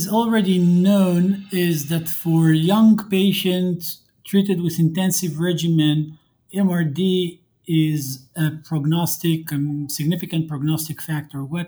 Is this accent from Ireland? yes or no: no; Israel; English is a second language; I'm a hematologist from Israel.